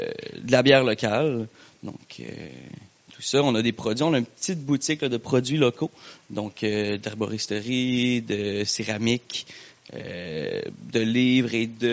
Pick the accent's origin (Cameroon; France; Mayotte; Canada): Canada; Quebec City, Quebec; Je viens de Québec avec tout son béton et son smog.